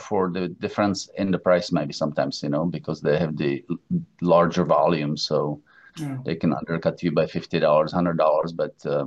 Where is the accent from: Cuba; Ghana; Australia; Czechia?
Czechia; Prague; English is a second language; I was born originally in Prague, grew up there, went to school.